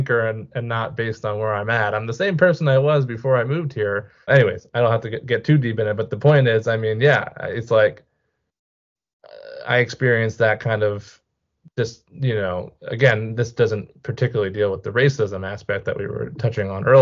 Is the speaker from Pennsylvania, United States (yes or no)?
yes; Pennsylvania, United States; I even see that, sadly, in my hometown in Pennsylvania, which during the 2020 election turned red, turned to a red state